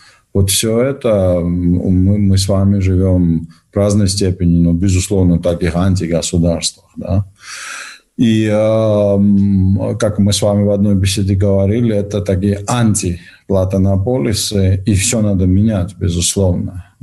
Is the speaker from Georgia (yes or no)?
yes; Georgia; Вы меня простите, меня как понесет, я же грузин